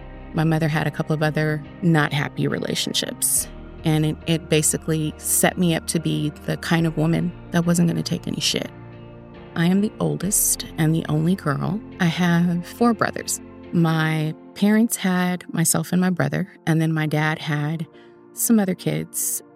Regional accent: Inglewood, California, United States; I was born here in California. I grew up in Inglewood, which is like a little suburb of Los Angeles that a lot of people don't know about.

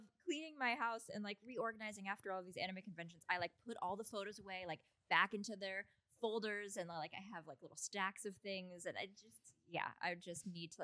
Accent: Los Angeles, California, United States; also born or lived in Midwest; I've weirdly enough, wasn't invited to the Magic Castle, and I grew up in Los Angeles. I'm from the Midwest, but I grew up here

